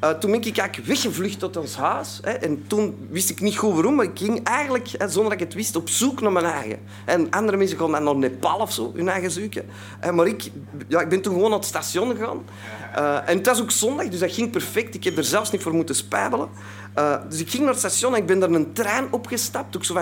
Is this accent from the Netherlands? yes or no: no; Antwerp, Flanders, Belgium; Ik kom uit Antwerpen, dat zult al horen, dus uit België.